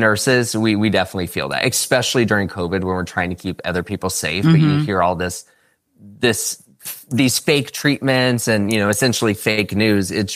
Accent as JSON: {"language": "English", "region": "Florida", "country": "United States", "said": "I'm from Florida."}